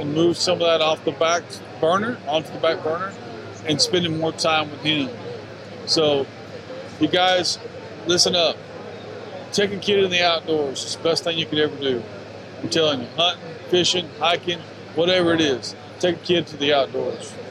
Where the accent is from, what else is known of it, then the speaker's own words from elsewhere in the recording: Texas, United States; I am from Texas. We love tequila.